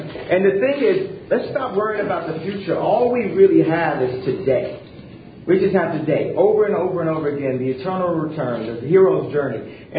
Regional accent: Chicago, Illinois, United States; We're going to need to get a few breaks to be able to have some places in my hometown of Chicago and the 2.7 million to the 9 million surrounding suburbs where we can create some factories.

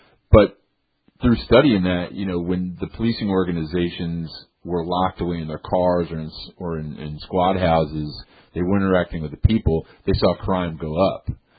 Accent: Illinois, United States; that Illinois being my home state

